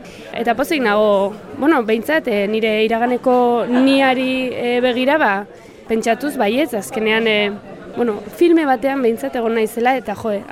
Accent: La Rioja, Spain; Nik jolasten nuen Errioxan, zeren nire herria dago Logroñotik oso gertu

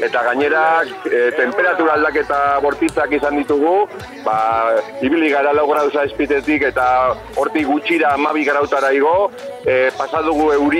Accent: Arrasate, Basque Country, Spain; now in Vitoria-Gasteiz, Spain; ni arrasatearra naiz, eta arrasdei pasatu zenean, ba, aldezarrean korrika ibili nintzen, eta bueno, gaur egun Gasteizen bizi naiz

